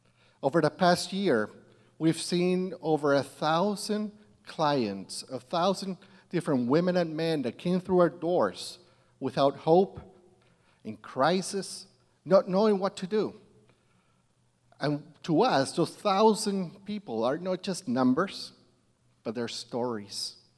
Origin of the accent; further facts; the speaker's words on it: Peru; I am from Peru, so if you notice a little accent, it is not the microphone, all right? It's just who I am.